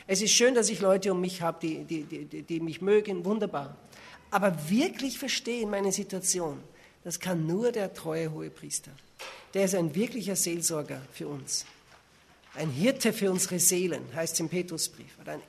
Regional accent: Switzerland; Bei uns in der Schweiz ist das Ganze in großer Mode.

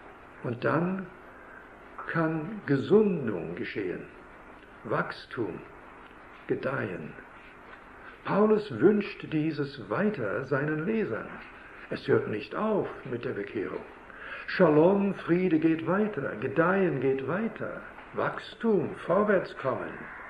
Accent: Canada; Wir kommen ja aus Kanada, wie ich gestern sagte.

